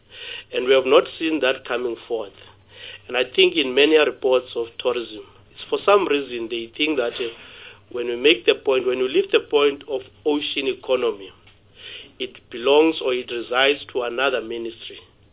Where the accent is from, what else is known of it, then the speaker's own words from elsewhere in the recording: Port Elizabeth, Eastern Cape, South Africa; I come from Port Elizabeth.